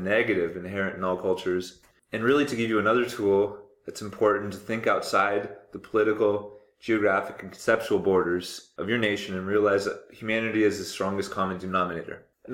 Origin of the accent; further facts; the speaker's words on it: United States; you know, I'm from the United States, and you kind of get this different perception of people all around the world.